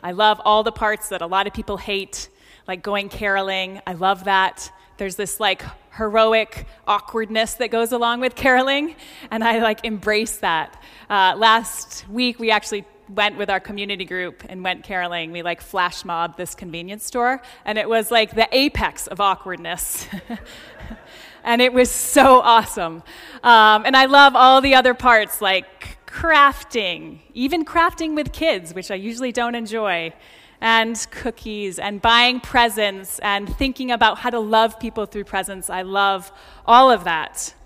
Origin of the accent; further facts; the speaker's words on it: Maine, United States; I was born and raised in Maine and have lived in New England all of my life.